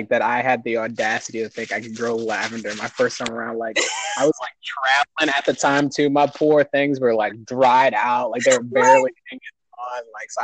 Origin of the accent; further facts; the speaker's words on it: Largo, Maryland, United States; also born or lived in Montgomery County; I grew up in the DC metropolitan area. So we call it the DMV. I grew up in Largo, Maryland, and then moved to Montgomery County, Maryland. So I've been in this area for most of my life.